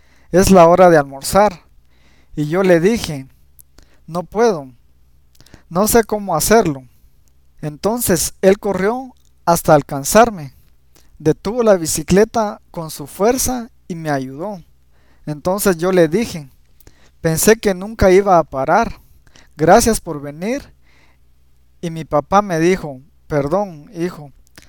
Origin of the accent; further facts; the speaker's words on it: Guatemala; tengo 22 años y soy de Guatemala.